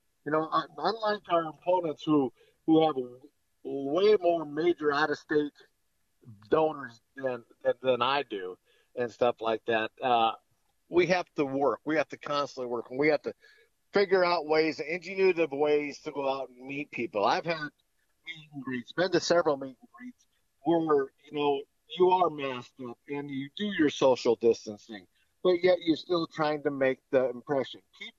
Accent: Stanton, North Dakota, United States; he came to my hometown in Stanton, North Dakota, where I grew up at.

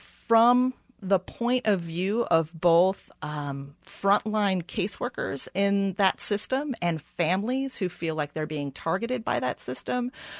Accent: Troy, New York, United States; I was helping to build a tech lab at a residential YWCA in my hometown of Troy, New York.

